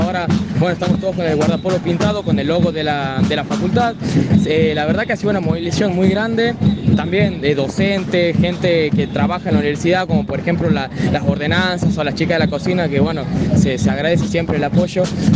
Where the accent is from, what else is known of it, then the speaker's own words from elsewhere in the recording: Santiago del Estero, Argentina; Yo soy de Santiago del Estero.